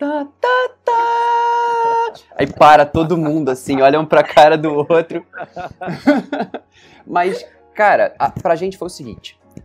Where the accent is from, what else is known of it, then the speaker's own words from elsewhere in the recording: Rio de Janeiro, Brazil; eu cresci na Costa Verde do Rio de Janeiro, então eu sempre fui muito ligado ao mar